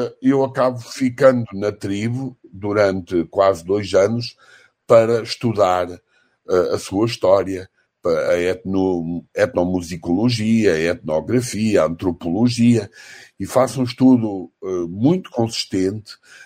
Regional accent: Portugal; accent: Portuguese; also born or lived in Brazil; eu vivi tantos anos no Brasil, até deveria estar a falar com o sotaque. Eu costumo dizer, o sotaque de Portugal é português com sal e do Brasil é português com açúcar.

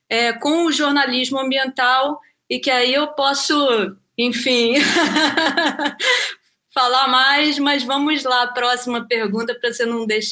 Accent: Rio de Janeiro, Brazil; moved away; O trabalho que eu faço no Rio Negro, onde eu moro desde 2017. Eu sou carioca

